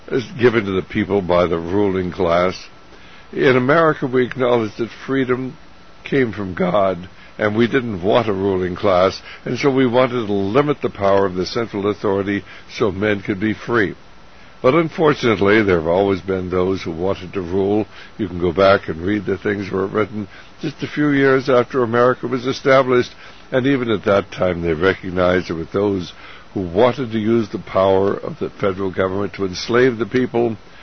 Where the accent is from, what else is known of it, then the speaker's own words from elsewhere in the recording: United States; And certainly I'm not saying that simply because I'm an American and proud of it